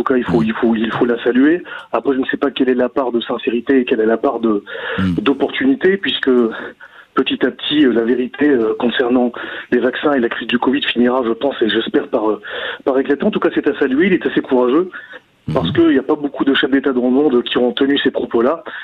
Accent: France; moi, en tant que Français, je peux avoir un avis sur la vie politique française

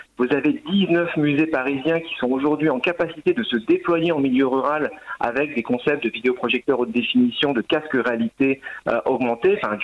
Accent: Novion-Porcien, Grand Est, France; suis originaire des Ardennes, je suis originaire d'un village que je vais citer, ça fera plaisir aux élus de ce village, donc un village qui s'appelle Novion-Porcien, entre Rethel et Charleville, dans les Ardennes.

